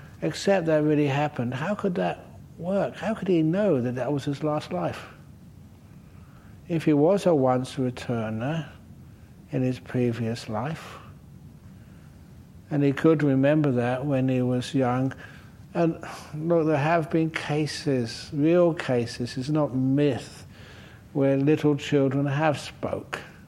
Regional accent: Australia; And I said, I am from Australia.

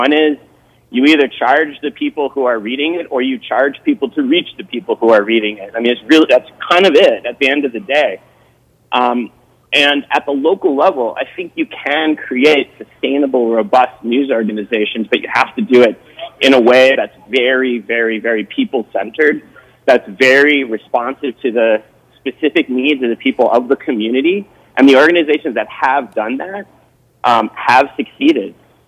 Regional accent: Minneapolis, Minnesota, United States; which has been operating in my hometown, Minneapolis, Minnesota, now for almost 10 years.

